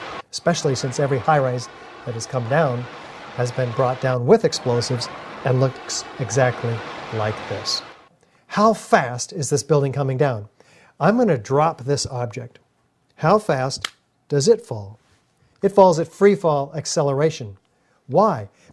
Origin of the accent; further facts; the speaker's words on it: California, United States; These students from my home state of California were upset about skyrocketing tuition costs